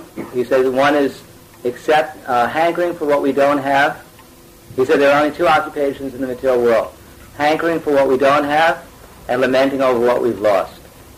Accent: Brooklyn, New York, United States; I usually say, I'm from Chicago, because I'm from Brooklyn, but no one takes me seriously if I tell them that.

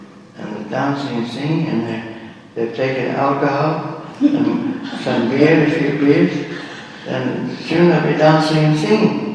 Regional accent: England, United Kingdom; born there; I was born up in England.

